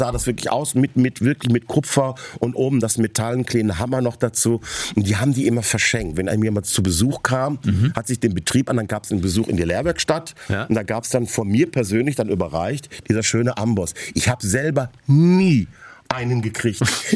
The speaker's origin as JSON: {"language": "German", "town": "Essen", "region": "North Rhine-Westphalia", "country": "Germany", "tie": "born there", "said": "weil ich halt eine linksradikale Backe war und das in Bayern. Also man muss wissen, ich bin in Essen geboren."}